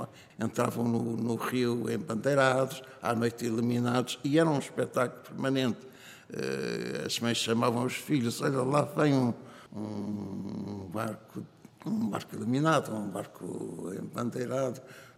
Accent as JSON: {"language": "Portuguese", "region": "Lisbon", "country": "Portugal", "tie": "born or raised there", "said": "Foi ter nascido e ter vivido até aos 7 anos, aproximadamente, num quarto andar, com o Tejo em frente."}